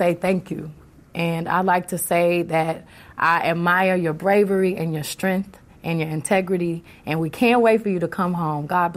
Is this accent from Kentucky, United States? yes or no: no; Houston, Texas, United States; I came from Houston, Texas. There wasn't many R&B pop stars from Houston, Texas.